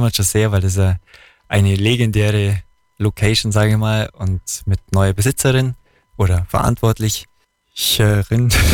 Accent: Bavaria, Germany; Aber bei uns im Allgäu gibt's viel so Blechmusiken

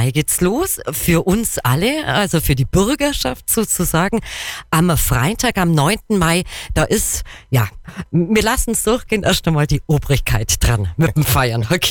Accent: Kempten, Bavaria, Germany; born there; wo wir Kemptner, ich bin ja gebürtige Kemptnerin

